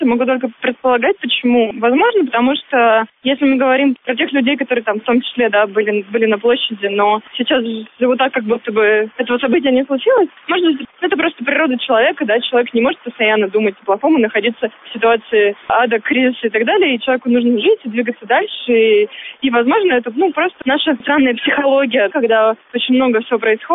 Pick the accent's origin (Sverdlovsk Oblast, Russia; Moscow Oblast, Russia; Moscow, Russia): Sverdlovsk Oblast, Russia; Yekaterinburg; я вообще не москвич, я из Екатеринбурга.